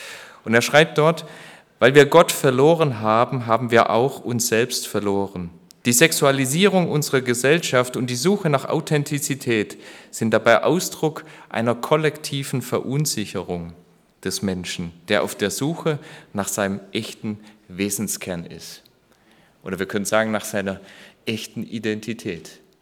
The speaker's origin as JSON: {"language": "German", "region": "Baden-Württemberg", "country": "Germany", "lives_now": "Cologne, Germany", "said": "ich bin Schwabe. Das gehört zu meiner Identität. Ich komme auch aus sehr kleinstädtischen Umgebungen, also nicht wie jetzt aus Köln, wo wir zurzeit leben, sondern da, wo noch jeder jeden kennt."}